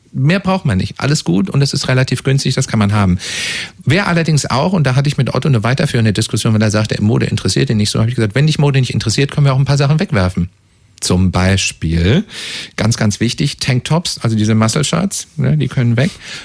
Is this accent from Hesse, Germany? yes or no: yes; Hesse, Germany; Als Hesse sagt, man muss doch Stiefelchen ran.